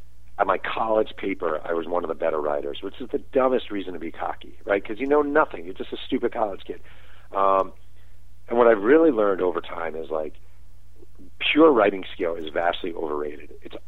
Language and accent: English; New York, United States; I grew up in New York and loved the '86 Mets, and I wrote that book.